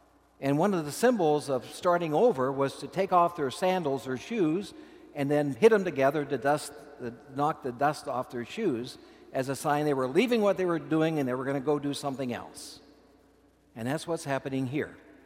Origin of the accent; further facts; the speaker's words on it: United States; I'm an American Indian. I might be the only one here, but there's even Indians in this community.